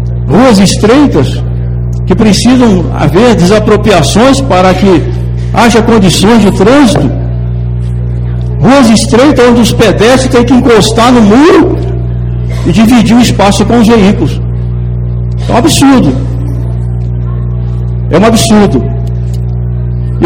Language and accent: Portuguese; Barbacena, Minas Gerais, Brazil; now in Ouro Preto, Brazil; Eu estou aqui há 10 anos. Nós viemos de Barbacena, viemos aqui como missionários pregar o evangelho aqui nessa cidade.